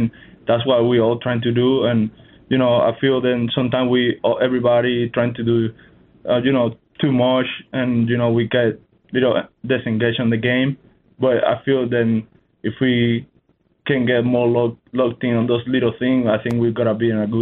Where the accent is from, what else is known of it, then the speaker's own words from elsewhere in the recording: Cuba; I'm Latin. I'm from Cuba. I know how to move, you know.